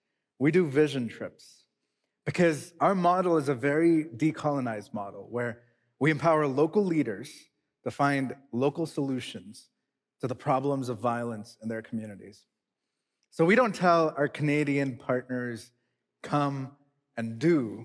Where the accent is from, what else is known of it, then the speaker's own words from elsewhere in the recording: India; now in United States; I was born and raised in India